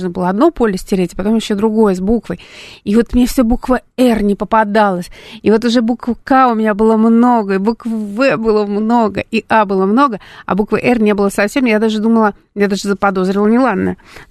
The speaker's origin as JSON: {"language": "Russian", "region": "Saint Petersburg", "country": "Russia", "lives_now": "Moscow, Russia", "said": "поскольку иногородняя, я из Санкт-Петербурга, и мне, я жила в арендной квартире"}